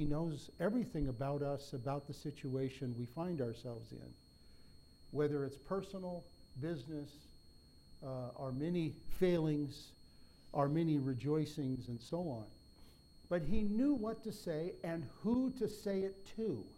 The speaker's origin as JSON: {"language": "English", "country": "United States", "said": "Now, I'm an American, and I'm privileged to be an American, and I'm privileged to live in a peaceful country."}